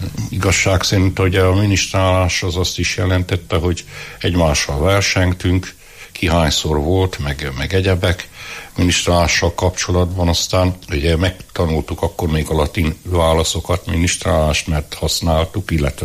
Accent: Erdőtelek, Heves, Hungary; Falusi környezetben nőttem föl, itt szomszédba Erdőtelken, ott jártam általános iskolába. Igazából véve a család mind a két ágról, tehát apai, anyai ágról is hitét élő, gyakorló család volt.

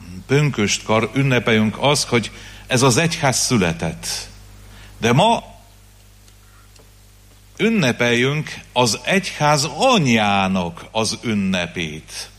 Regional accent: Poland; Hungarian is a second language; Én pedig Lengyelországból jöttem.

